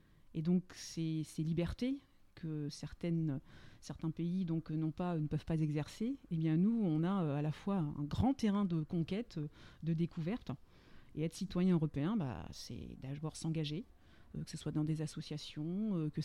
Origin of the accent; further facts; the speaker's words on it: Évreux, Normandy, France; je suis normande, hébroïcienne, française, mais surtout européenne.